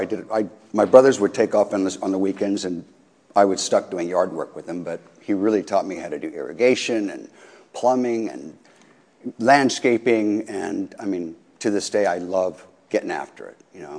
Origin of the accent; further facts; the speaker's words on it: Walnut Creek, California, United States; of which one of them was my first girlfriend growing up in Walnut Creek